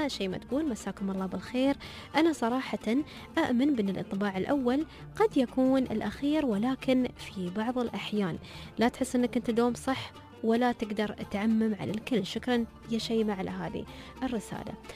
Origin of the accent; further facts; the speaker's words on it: United Arab Emirates; أنا أمثل إماراتي الحبيبة وأمثل وطني العربي